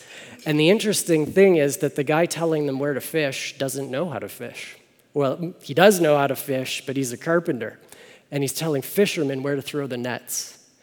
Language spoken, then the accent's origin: English; Hamilton, Ontario, Canada; But I grew up in Ontario, and my grandparents had a resort in southern Ontario up in the Muskoka region, which is maybe 4 hours away from where I grew up in Hamilton.